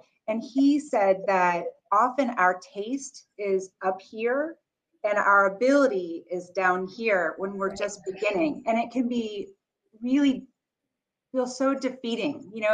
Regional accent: Philadelphia, Pennsylvania, United States; It was really fun to read a book that was set in my hometown.

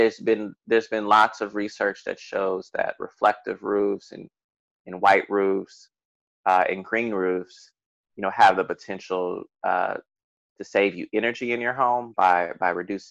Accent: United States; growing up in the United States, you know, I internalized, you know, white supremacy

